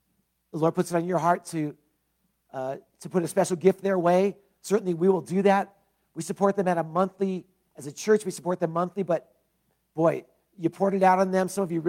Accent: Los Angeles, California, United States; I grew up in Los Angeles. I was born about 2 miles from the stadium, Sophie Stadium in Inglewood there.

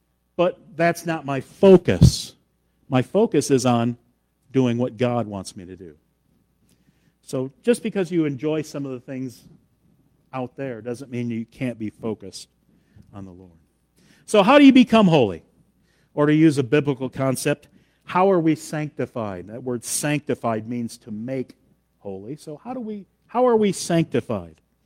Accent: Michigan, United States; Because he's from Michigan and I'm from Michigan.

